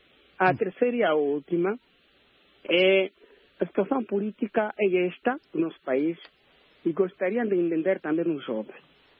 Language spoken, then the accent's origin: Portuguese; Angola; Para mim, sendo angolano